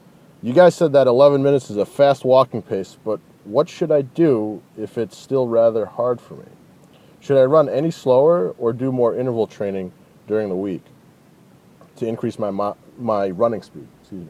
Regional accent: Massachusetts, United States; I'm from the North Shore, just north of Boston, and I have a two-part question for you.

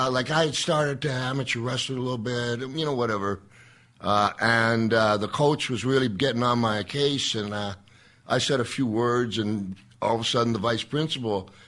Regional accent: Saskatoon, Saskatchewan, Canada; born there; I was born in Saskatoon, and I'm a snow boy.

